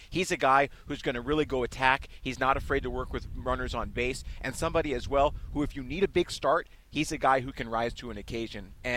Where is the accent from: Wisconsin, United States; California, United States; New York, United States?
California, United States; San Diego; Well, I'm from San Diego, California, so the weather forecast is 75 and sunny, and that's my American showing.